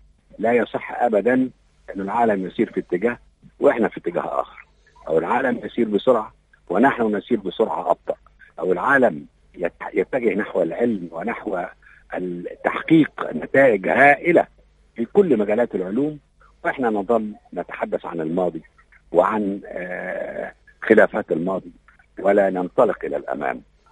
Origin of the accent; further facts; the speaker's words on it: Egypt; فأول ما التقى بي هذا السيد الموريتاني الطيب وعرف أني من مصر